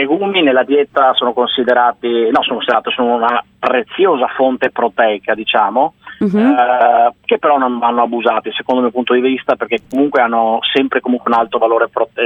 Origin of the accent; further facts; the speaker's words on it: Venice, Veneto, Italy; Le lenticchie purtroppo noi nel nord, io sono veneziano